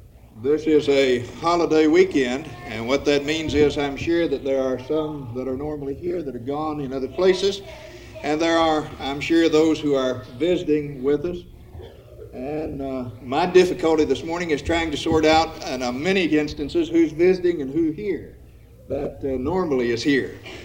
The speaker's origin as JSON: {"language": "English", "region": "West Virginia", "country": "United States", "tie": "born or raised there", "also_born_or_lived": "Ohio River", "said": "I grew up on the Ohio River, living on both sides for a while, though born in West Virginia and living there most of my life."}